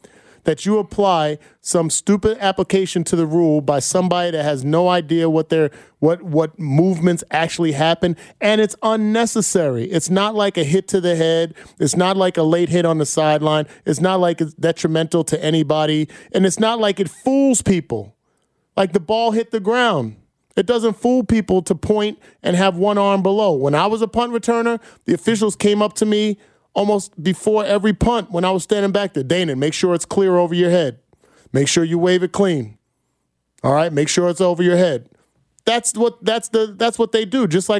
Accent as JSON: {"language": "English", "region": "New Jersey", "country": "United States", "said": "I'm from Jersey."}